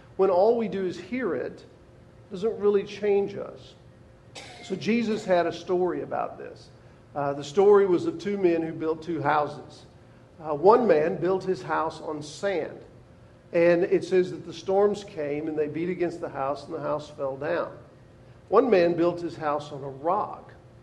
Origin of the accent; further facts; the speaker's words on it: Southern United States, United States; I can't help it. I was raised in the South, okay? So it's still in there.